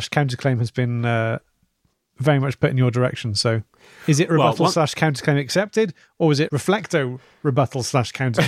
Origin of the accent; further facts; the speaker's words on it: Tavistock, South West England, United Kingdom; Growing up in Tavistock, West Devon, my primary school was about 100 yards from a great bronze statue of the town's hero, Sir Francis Drake.